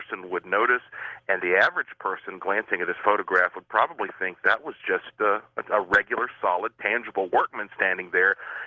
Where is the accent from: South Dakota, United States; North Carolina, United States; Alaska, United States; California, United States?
North Carolina, United States; Asheville; I just got an interesting call from my hometown news station. And he said, oh, you're from Asheville?